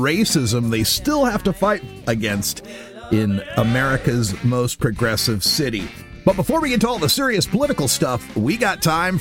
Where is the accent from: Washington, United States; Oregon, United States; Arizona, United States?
Oregon, United States; we're going to take a look up here in my home state in Portland, Oregon